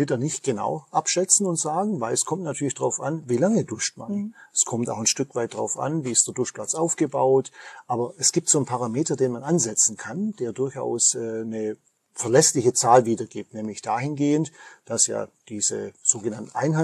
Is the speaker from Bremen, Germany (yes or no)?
no; Baden-Württemberg, Germany; zumindest bei uns im Schwabenland